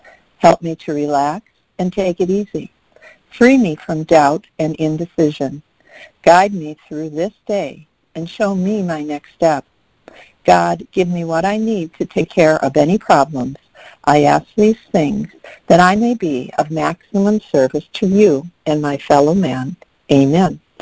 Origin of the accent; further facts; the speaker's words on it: Wisconsin, United States; And I grew up in Wisconsin. And so wintertime, a lot of times, we had snowstorms and things.